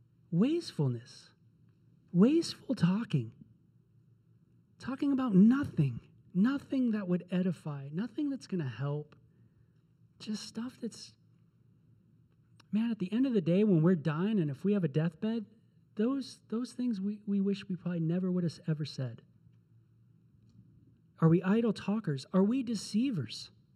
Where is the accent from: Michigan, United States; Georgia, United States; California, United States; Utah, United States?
California, United States; North Hollywood; hey, guys, by the way, I'm from North Hollywood.